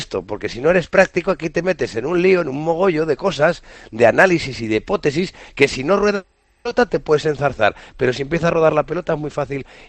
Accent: Puertollano, Castilla-La Mancha, Spain; yo soy de Puerto Llano, mi familia estaba en Puerto Llano, y yo he jugado en varios sitios aquí en España

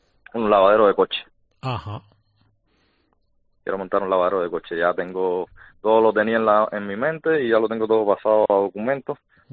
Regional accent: Cuba; moved away; Yo, en mi país, en Cuba, trabajaba en un laboratorio químico de una refinería de petróleo.

